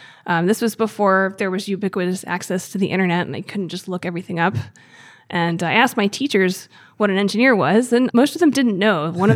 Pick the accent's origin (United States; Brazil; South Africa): United States; Gettysburg, Pennsylvania; Oh, okay. So I grew up in Gettysburg, Pennsylvania.